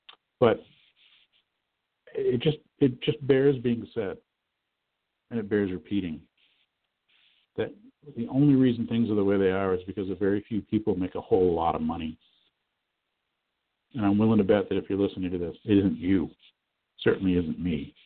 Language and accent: English; United States; I mean, I was raised in the America of the Peace Corps, where we at least made an attempt.